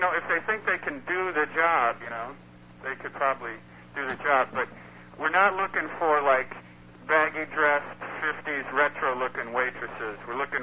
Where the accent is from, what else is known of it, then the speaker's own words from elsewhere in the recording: Illinois, United States; And I'm watching my hometown baseball team, which I only watch when they play the Mets. The Cubs are, you know, playing the Mets.